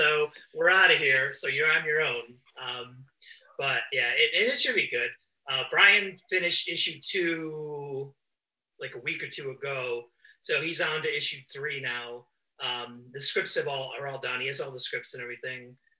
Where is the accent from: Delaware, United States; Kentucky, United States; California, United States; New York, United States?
New York, United States; Ithaca; I'm originally from Ithaca, New York.